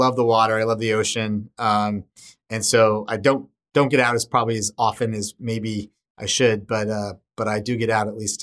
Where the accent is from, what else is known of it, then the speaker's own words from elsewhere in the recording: San Diego, California, United States; But it was, look, growing up in San Diego was just a fantastic experience.